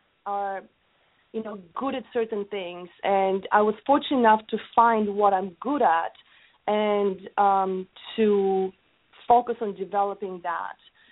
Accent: Bulgaria; I'm originally from Bulgaria, so our lifestyle is a little bit different. Our nutrition is different, very, very active lifestyle.

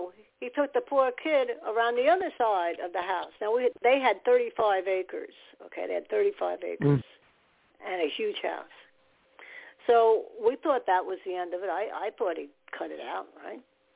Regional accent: New York, United States; accent: New York; I'm a New Yorker. I sound New York. I can't help it.

